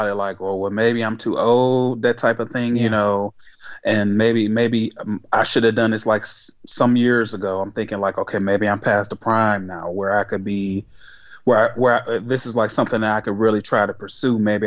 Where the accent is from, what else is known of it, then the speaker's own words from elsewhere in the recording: Detroit, Michigan, United States; I'm from Detroit, Michigan